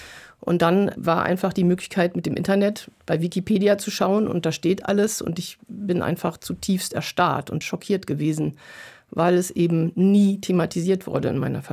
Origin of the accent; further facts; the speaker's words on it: Germany; accent: German; Ich war zum Beispiel mal ein Jahr in Costa Rica, wo ich als Nazi-Schlampe beschimpft wurde. Man hat meinen deutschen Akzent gehört